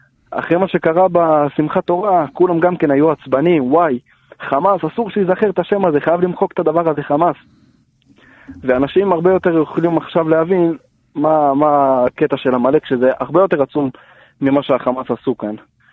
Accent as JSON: {"language": "Hebrew", "town": "Jerusalem", "region": "Jerusalem District", "country": "Israel", "said": "אני מירושלים, ברוך השם."}